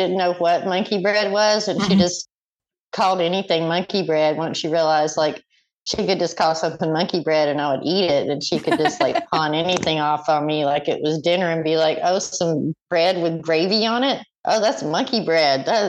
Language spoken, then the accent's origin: English; Arizona, United States; also born or lived in Southern United States; I'm from the South. I grew up poor in Arizona and then in the South, like, I cook like a poor person.